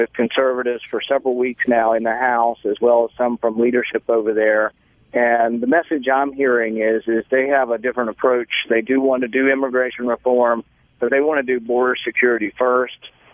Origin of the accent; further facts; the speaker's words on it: Southern United States, United States; Because I love the South, and I grew up